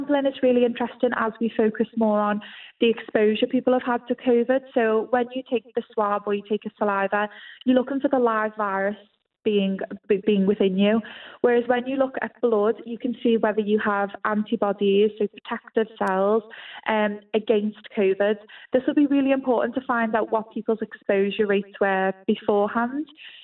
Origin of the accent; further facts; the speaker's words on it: Liverpool, North West England, United Kingdom; So obviously I'm from Liverpool